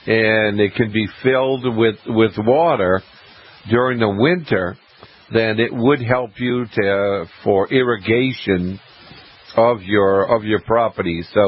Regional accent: Maine, United States; I grew up in Maine. I still live in Maine.

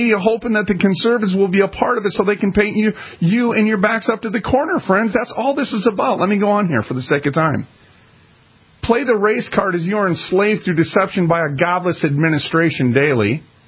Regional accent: Minneapolis, Minnesota, United States; You know what? I'm from North Minneapolis.

